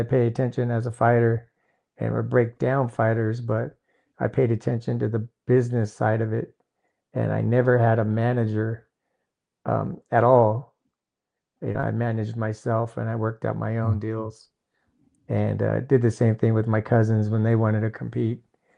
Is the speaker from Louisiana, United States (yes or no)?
no; Fontana, California, United States; born there; I was born in Fontana, California, and I still call that home.